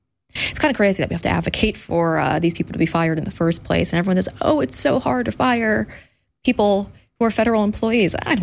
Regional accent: United States; And obviously, as an American, I'd say that our media coverage here, it's a little biased, so I never know what to trust.

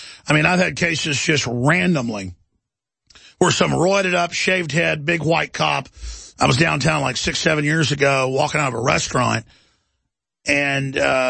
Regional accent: Dallas, Texas, United States; I like the liberal culture and not getting in fights and being macho, because I grew up in Dallas, it used to be the murder capital of the U.S.

